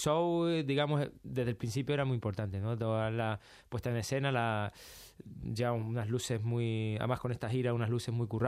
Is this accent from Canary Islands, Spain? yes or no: yes; Canary Islands, Spain; también yo soy canario, pero soy un enamorado del flamenco